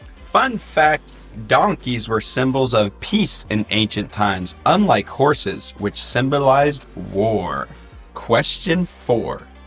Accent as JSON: {"language": "English", "region": "Pacific Northwest", "country": "United States", "tie": "born or raised there", "said": "I grew up in the Northwest, a big fan of Ken Griffey and Ichiro, so I am excited for them."}